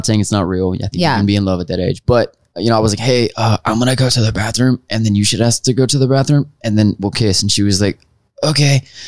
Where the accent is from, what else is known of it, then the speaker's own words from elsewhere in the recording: Florida, United States; Is that a Florida joke? Because I'm from Florida?